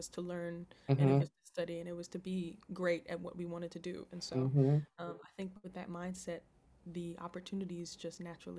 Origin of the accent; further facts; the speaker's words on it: Bronx, New York, United States; Well, I grew up in the Castle Hill part of the Bronx